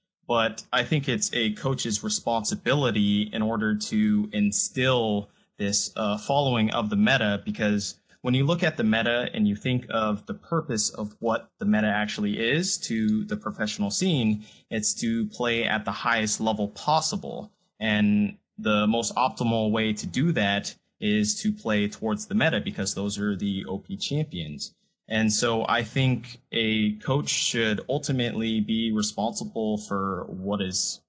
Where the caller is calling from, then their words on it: Los Angeles, California, United States; Calling from LA.